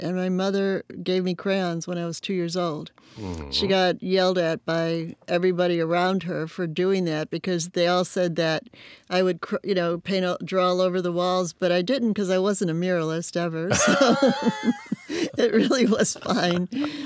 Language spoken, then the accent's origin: English; San Francisco, California, United States; No, see, I came from San Francisco, and it was funny that we're in North Hollywood.